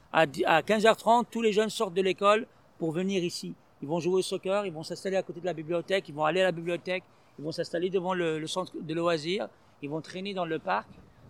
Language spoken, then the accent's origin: French; Algeria; born there; moved away as an adult; also born or lived in France; Moi, je suis né en Algérie. J'ai quitté l'Algérie pour aller en France pour suivre mes études.